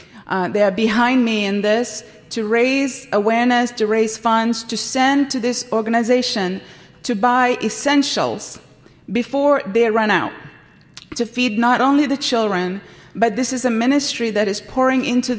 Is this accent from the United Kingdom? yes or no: no; Sri Lanka; moved away as an adult; now in United States; I'm originally from Sri Lanka, but the Lord brought me to this United States to go to Oral Roberts to study evangelism.